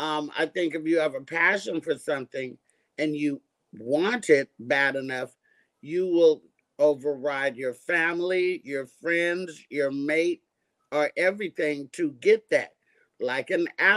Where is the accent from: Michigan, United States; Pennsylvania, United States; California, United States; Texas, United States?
California, United States; Oakland; I grew up in Oakland, but I was educated in Castro Valley, California, which is a suburb of Oakland, 90% white.